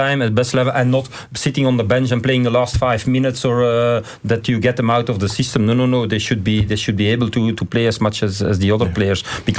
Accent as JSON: {"language": "English", "country": "Belgium", "second_language": "English", "said": "We are from Belgium."}